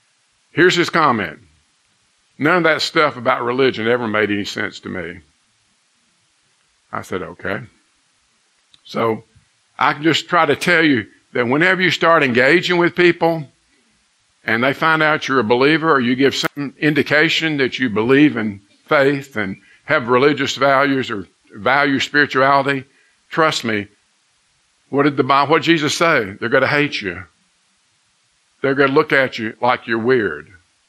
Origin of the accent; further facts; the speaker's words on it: Cleveland, United States; Of course, I say Cleveland. Oh, how's Ohio? I have to explain there's 13 Clevelands, and Cleveland is the second.